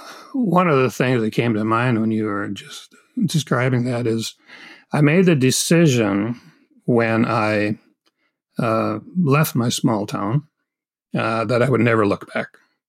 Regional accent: Minnesota, United States; My hometown was very fortunate. It was a town of only 4,000 some people when I was there. But the University of Minnesota put a branch of the University of Minnesota right on the edge of town

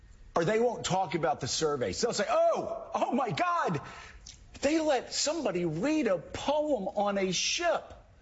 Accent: United States; And I don't know, I'm an American, so I'm kind of proud of that.

